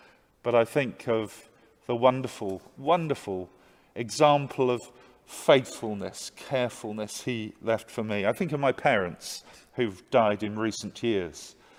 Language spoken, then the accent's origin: English; East of England, United Kingdom; I was brought up in Essex